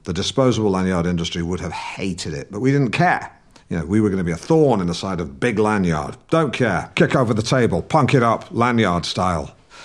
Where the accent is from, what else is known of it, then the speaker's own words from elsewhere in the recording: England, United Kingdom; moved away as an adult; now in Los Angeles, United States; In the words of … I'm an Englishman in LA. You know, I work in the media, I'm creative.